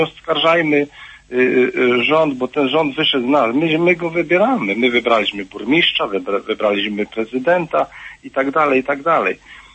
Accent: Subcarpathian Voivodeship, Poland; bo ja pochodzę z Podkarpacia, konkretnie z powiatu leskiego

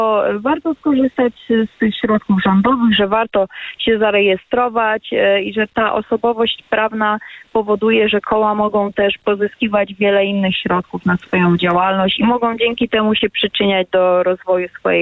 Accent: Kuyavian-Pomeranian Voivodeship, Poland; Ja pochodzę spod Włocławka i nasze województwo jest dla mnie zdecydowanie tutaj oczkiem w głowie.

